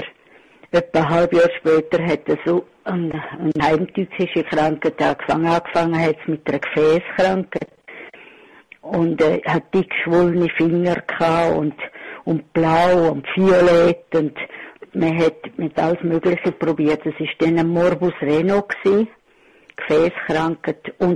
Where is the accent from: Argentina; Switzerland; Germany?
Switzerland; Pfäfers, St. Gallen; Also wir sind in Pfäfers, gerade auf Bad Ragaz sind wir aufgewachsen.